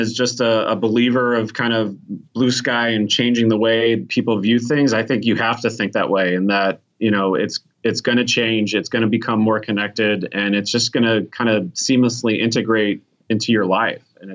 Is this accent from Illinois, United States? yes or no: yes; Chicago, Illinois, United States; No, I'm from Chicago, man.